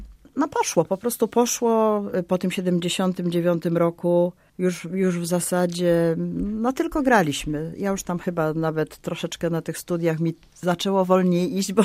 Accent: Kielce, Świętokrzyskie Voivodeship, Poland; ja pochodzę z Kielc, chodziłam w tychże Kielcach najpierw do ogniska muzycznego, potem do szkoły muzycznej.

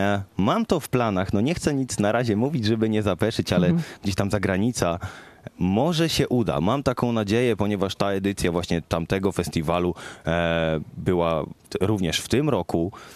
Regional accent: Olsztyn, Warmian-Masurian Voivodeship, Poland; now in Kraków, Poland; No i wcale jakby nie zamierzam chyba tutaj do Olsztyna iść do szkoły

